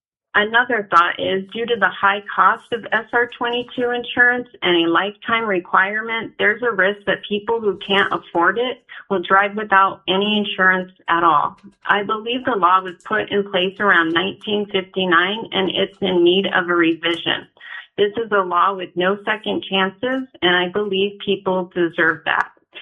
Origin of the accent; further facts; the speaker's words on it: Alaska, United States; now in Illinois, United States; I'm from Alaska, and my family's homestead's in Talkeetna, and I now live in Illinois.